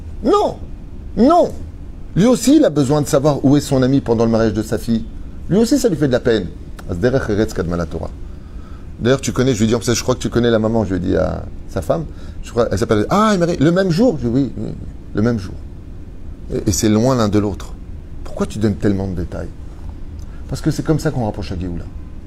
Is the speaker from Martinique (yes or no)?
no; Tunisia; Je suis tunisien, hein, c'est comme ça.